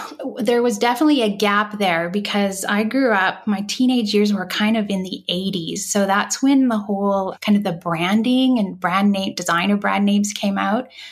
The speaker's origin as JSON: {"language": "English", "region": "Saskatchewan", "country": "Canada", "tie": "born or raised there", "lives_now": "Vancouver Island, Canada", "said": "So I'm currently living on Vancouver Island, Lake Helen, but I grew up in Saskatchewan."}